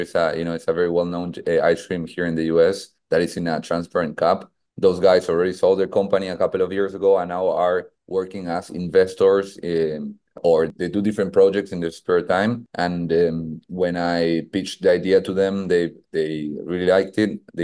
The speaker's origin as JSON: {"language": "English", "country": "Argentina", "second_language": "English", "moved": "as an adult", "lives_now": "Miami, United States", "said": "I live in Miami and I'm an Argentinian. I came from Argentina almost a year and a half ago. I arrived to Miami."}